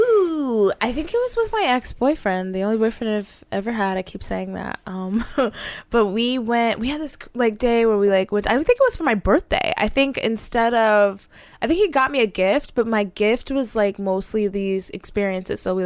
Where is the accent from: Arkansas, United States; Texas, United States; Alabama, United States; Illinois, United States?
Texas, United States; Dallas; So, yeah, I'm a bird from Dallas.